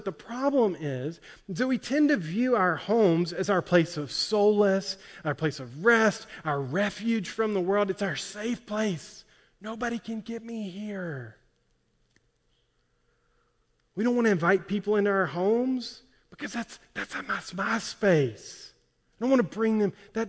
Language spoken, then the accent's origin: English; Alabama, United States; It's because I'm from Alabama, and you might have thought I said Haitians